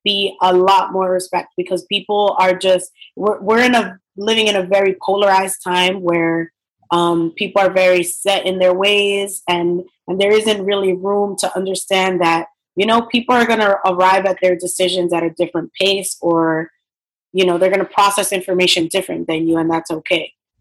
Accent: New York, United States; As a New Yorker, it's sometimes we get stuck in just, oh, I'm going to go to the same reliable place where I always like to go to have brunch

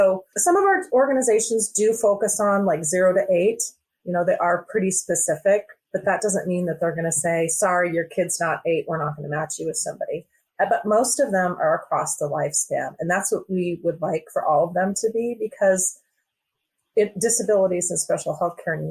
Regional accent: Washington, United States; I'm from Washington, and it seems like the mountain region is a little scarce right now.

